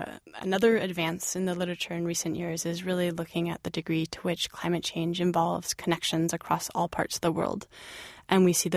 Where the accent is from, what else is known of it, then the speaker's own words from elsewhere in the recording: United States; And I think being an American, many of us have parents or grandparents for whom that was the case.